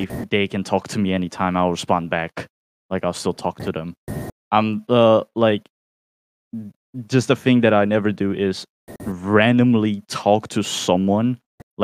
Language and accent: English; Rotterdam, South Holland, Netherlands; and I'm from Rotterdam.